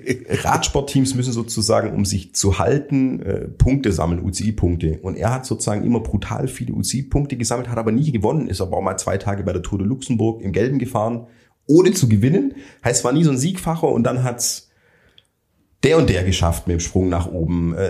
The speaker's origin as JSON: {"language": "German", "region": "Baden-Württemberg", "country": "Germany", "said": "Ich komme ja ursprünglich aus dem Remstal."}